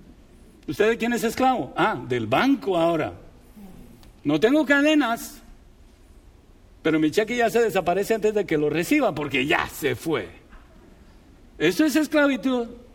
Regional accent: Bogotá, Colombia; now in United States; Yo nací en Bogotá y yo nací en un barrio que era pudiente. Pero yo también iba a los barrios que no eran tan pudientes. Yo sé lo que es la pobreza. Cuando vine a Estados Unidos no tenía nada, nada.

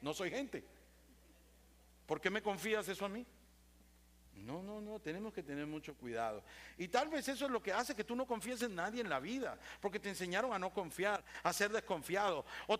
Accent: Puerto Rico; Usted se puede burlar de mi hablado, porque soy puertorriqueño.

